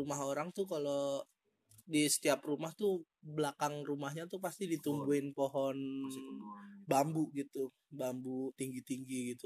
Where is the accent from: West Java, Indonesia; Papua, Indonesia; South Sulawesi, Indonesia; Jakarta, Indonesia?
Jakarta, Indonesia; now in Yogyakarta, Indonesia; Kan gue dari Jakarta ya, gue pindah untuk nemenin nenek gue